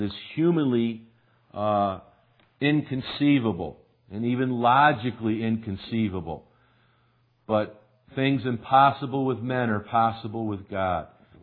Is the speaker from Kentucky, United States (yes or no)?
no; Boston, New York, United States; We have to, because we're so obscure, say we're from Boston, New York.